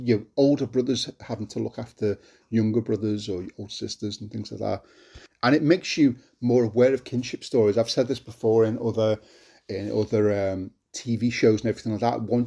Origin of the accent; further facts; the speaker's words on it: Liverpool, North West England, United Kingdom; I'm from Liverpool, and that's my story growing up.